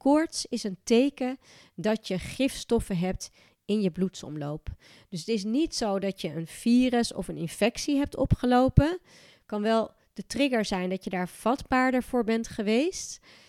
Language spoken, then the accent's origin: Dutch; Gelderland, Netherlands; accent: Achterhoek; Oké, mijn accent is dus wat minder Achterhoeks dan dat van mijn familie.